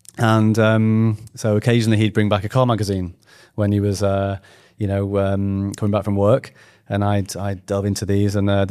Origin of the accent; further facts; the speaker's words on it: Manchester, North West England, United Kingdom; So I was born in Manchester in 1980. And my mum was a staff nurse, my dad was an IT computer programmer, and very humble beginnings. We lived in North Manchester